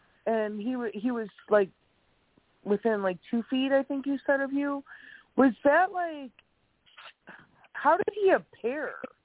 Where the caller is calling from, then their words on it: Wisconsin, United States; from Wisconsin.